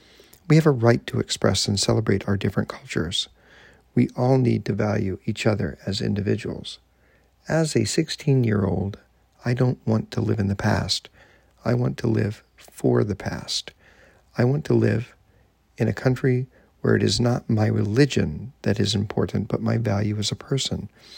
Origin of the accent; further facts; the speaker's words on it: Northern Ireland, United Kingdom; I am 16 years old and I am from Northern Ireland.